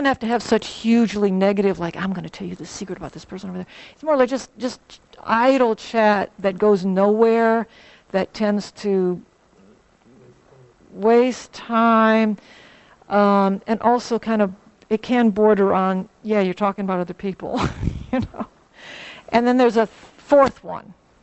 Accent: New Orleans, Louisiana, United States; Like I said, I grew up in New Orleans.

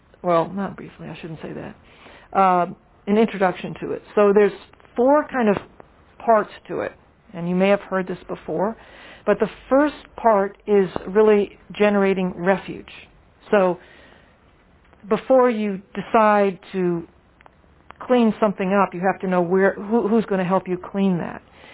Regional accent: New Orleans, Louisiana, United States; I'm from New Orleans.

